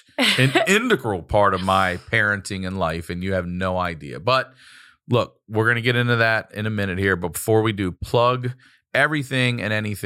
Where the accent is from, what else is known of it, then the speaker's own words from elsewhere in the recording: Maryland, United States; That's where I'm from, and I bleed it.